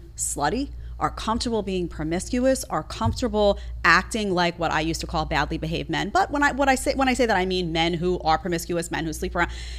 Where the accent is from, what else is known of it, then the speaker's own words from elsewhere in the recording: New York City, New York, United States; I'm watching New York City, my hometown, get destroyed.